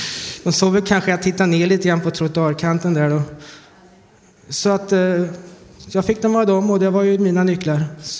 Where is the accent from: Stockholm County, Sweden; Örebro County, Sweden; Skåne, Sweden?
Örebro County, Sweden; Kumla; Jag är född på BB i Örebro och uppvuxen i Kumla.